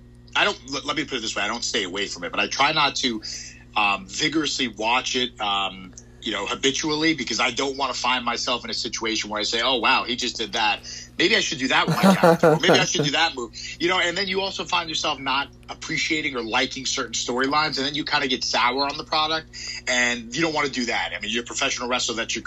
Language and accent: English; New York, United States; You know, I come from New York.